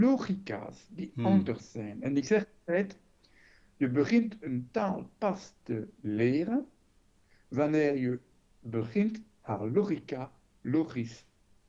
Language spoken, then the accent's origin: Dutch; France; Dutch is a second language; dat is voor mij als Fransman.